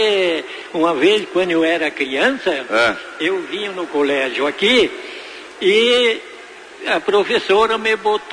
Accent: Pontão, Rio Grande do Sul, Brazil; Me criei, nasci e me criei no Pontão.

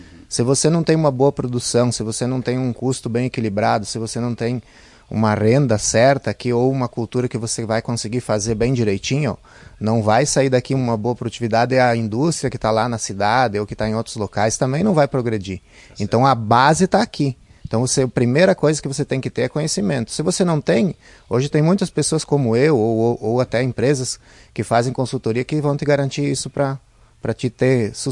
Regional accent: Passo Fundo, Rio Grande do Sul, Brazil; now in Nicolau Vergueiro, Brazil; Eu sou natural de Passo Fundo, mas minha família, meus pais, por parte de mãe e pai, moram em Marau. E eu hoje moro em Nicolau Vergueiro, com a minha família

